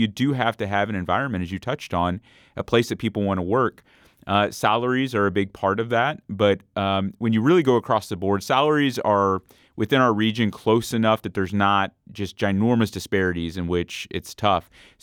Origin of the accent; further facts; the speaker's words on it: United States; So born and raised in Jefferson County, my family's lived there for generations.